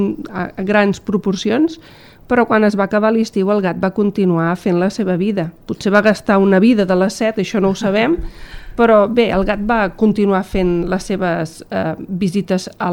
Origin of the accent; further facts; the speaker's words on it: Alcover, Catalonia, Spain; Per la gent d'Alcover mai seré la doctora